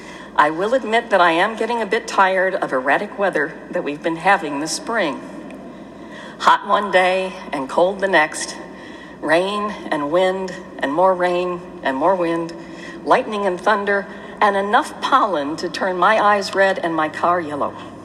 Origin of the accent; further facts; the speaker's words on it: Michigan, United States; In the little farm town that I grew up in Michigan, this is the day when priests and ministers would go out to the farms